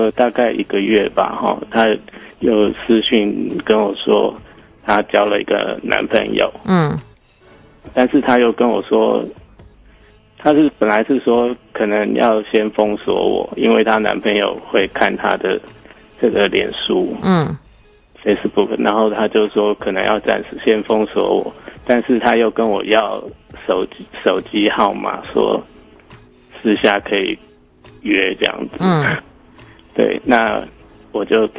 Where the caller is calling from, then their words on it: Taipei, Taiwan; 你好，我是台北的